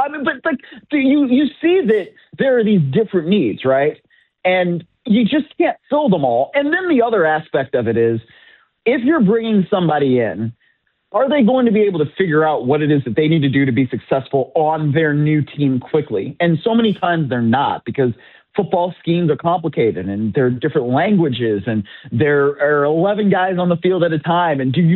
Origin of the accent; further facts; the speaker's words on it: Cleveland, Ohio, United States; I mean, I'm from Cleveland. I'm a Browns guy.